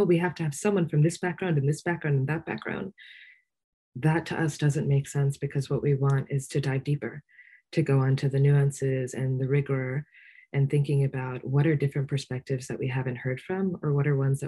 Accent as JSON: {"language": "English", "town": "New York City", "region": "New York", "country": "United States", "tie": "born or raised there", "said": "I grew up in New York City with a very unequal education system, but one in which I got lucky."}